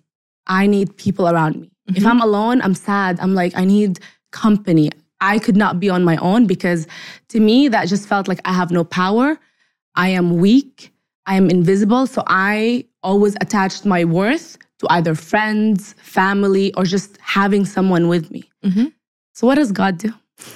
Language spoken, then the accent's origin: English; Saudi Arabia; moved away as an adult; now in Canada; I was born in Canada, but I was raised 18 years in Saudi Arabia. I'm originally Palestinian. So I was telling you, I had like cultural shock living 18 years in Saudi and then moving to Canada when I was 18.